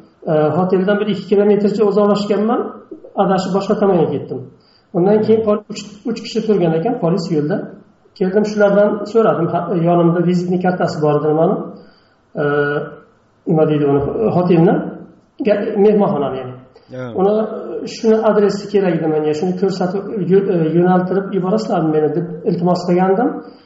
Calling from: Turkey; Turkiyadan.

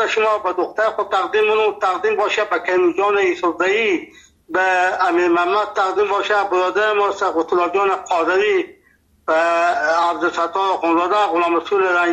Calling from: Nimruz, Afghanistan; ما 50 سال در ولایت نیمروز هستیم. اینجا لهجه ما لهجه فارسی هستیم، اینجا لفظی ما لهجه بلوچی هستیم، اینجا پشتو گپ میزنیم.

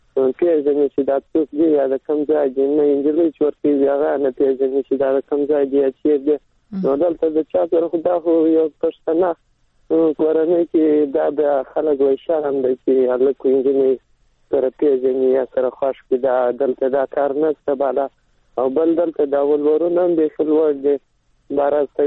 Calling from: Helmand, Afghanistan; سامان د هلمند

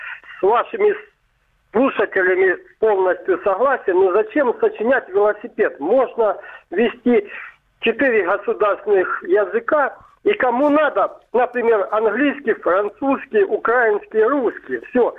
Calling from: Myrnohrad, Donetsk Oblast, Ukraine; Мирноград, Донецкая область.

